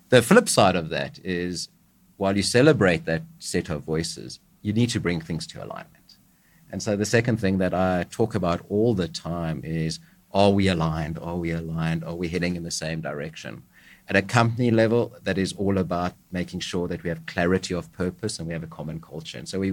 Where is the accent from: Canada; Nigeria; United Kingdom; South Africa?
South Africa; moved away as an adult; now in United States; So I am South African. I moved to the US in 2012